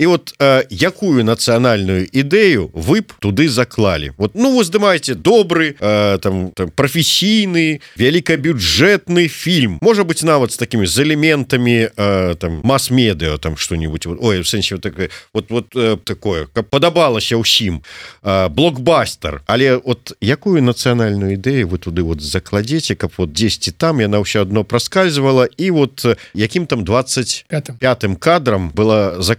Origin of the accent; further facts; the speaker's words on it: Belarus; мы вот как белорус